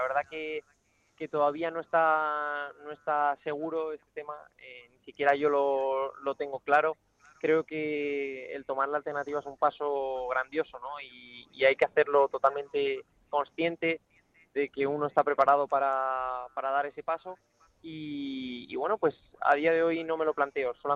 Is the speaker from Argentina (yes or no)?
no; Ayora, Valencian Community, Spain; yo soy nacido en mi pueblo, en Valencia, y soy valenciano, ¿no? Me he criado en Ayora, que, como digo, mi pueblo, pero mi padre, o sea, mi madre es de este pueblo y mi padre es de Castilla-La Mancha, que está justo al lado, el pueblecito que hay al lado, Almansa